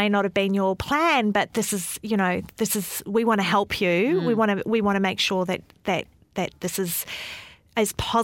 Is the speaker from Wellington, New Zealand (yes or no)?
yes; Wellington, New Zealand; Yeah, I did grow up in the Wairarapa, which is near Wellington in the country, great grape-growing region.